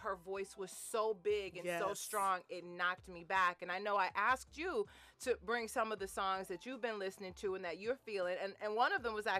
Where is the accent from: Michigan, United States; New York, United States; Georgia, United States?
Michigan, United States; Detroit; Like I remember I grew up in Detroit, so it was